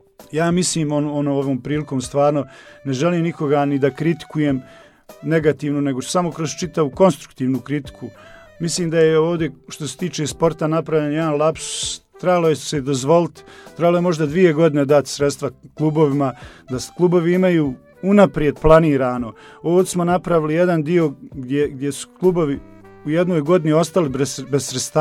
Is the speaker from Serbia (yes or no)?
no; Sarajevo, Federation of Bosnia and Herzegovina, Bosnia & Herzegovina; born there; ja sam rođen u Sarajevu